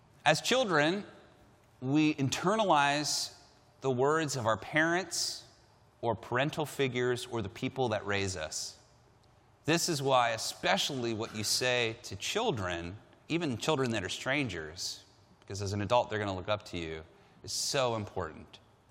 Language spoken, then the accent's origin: English; California, United States; only is everybody learning English, they're learning it with a California accent, which is amazing as a Californian.